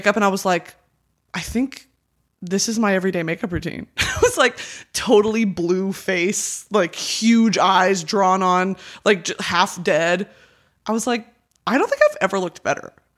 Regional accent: United Kingdom; I can say that because I'm British.

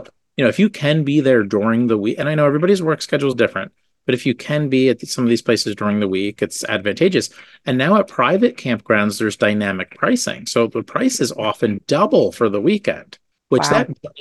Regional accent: New Jersey, United States; And look, I'm from New Jersey.

